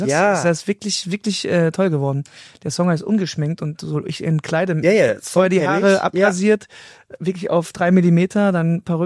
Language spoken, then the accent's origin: German; North Rhine-Westphalia, Germany; Ich bin ja im Rheinland groß geworden, im Niederrhein, und da gehört Karneval sowieso dazu.